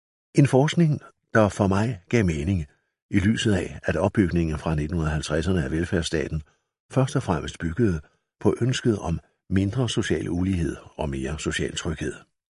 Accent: Bramming, Region of Southern Denmark, Denmark; jeg som 11-12-årig i 1946-47 begyndte at undre mig over samfundet omkring mig i den sydvestjyske stationsby Bramming, hvor jeg voksede op.

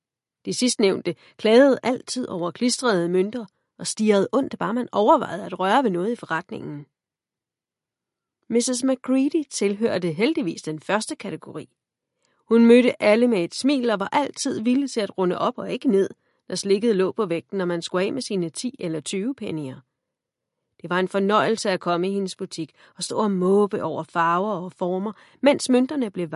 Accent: Scotland, United Kingdom; Ja, jeg er vokset op i Skotland.

